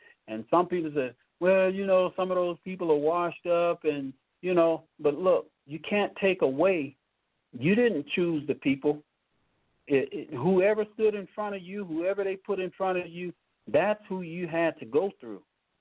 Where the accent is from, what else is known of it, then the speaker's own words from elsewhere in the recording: Blytheville, Arkansas, United States; now in Colorado, United States; they're going to actually give me a key to the city in my hometown of Blytheville, Arkansas, and I am excited about that, as well as they are working on giving me a key to the city here in Colorado